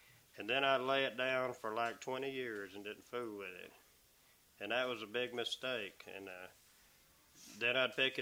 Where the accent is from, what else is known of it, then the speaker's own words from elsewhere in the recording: Alabama, United States; also born or lived in Daleville, Alabama; I was raised in Alabama. I was born in Daleville, Alabama. I'm 52 years old.